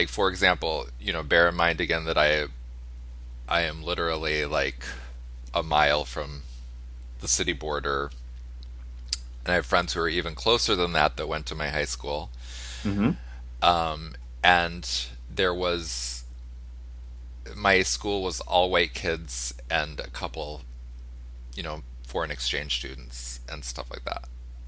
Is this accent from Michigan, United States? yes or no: yes; Detroit, Michigan, United States; Everybody knows that I'm from Detroit, but when I say that, I always wonder if I'm cheating because I actually grew up in the suburbs. However, I grew up literally 1 mile from the border, and I was often in Detroit, like literally every week.